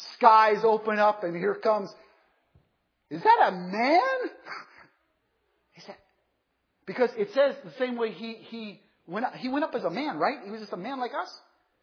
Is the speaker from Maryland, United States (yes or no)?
no; New Jersey, United States; I grew up in New Jersey. We've never had 16 inches of snow around Halloween.